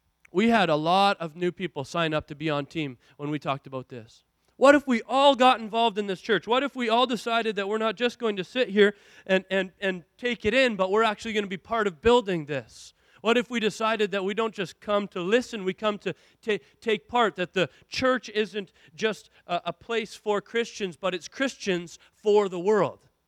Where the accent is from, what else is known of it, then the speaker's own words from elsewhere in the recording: Williams Lake, British Columbia, Canada; I'm from Williams Lake, remember, you know. Surprising we had a bowling lane at all.